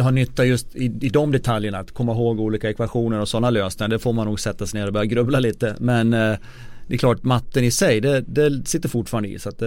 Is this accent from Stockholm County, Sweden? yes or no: no; Avesta, Dalarna County, Sweden; i och med att jag kommer från Avesta i Dalarna, så ligger Leksand närmast i hand.